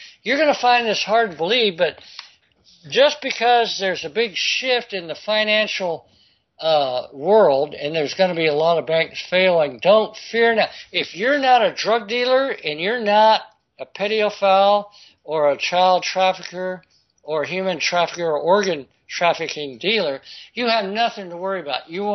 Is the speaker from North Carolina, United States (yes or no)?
no; Florida, United States; which is right near where I grew up in Florida, in northwest Florida, there in North Florida